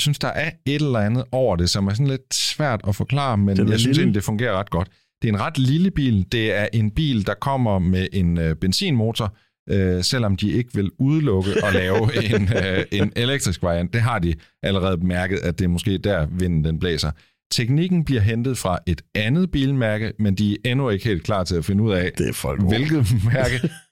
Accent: Kolding, Region of Southern Denmark, Denmark; der var en i min hjemby, altså i Kolding

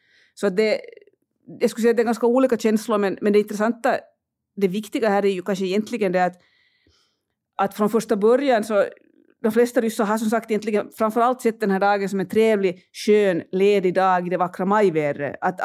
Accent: Finland; för mig som finländare, alltså min morfar var med i kriget.

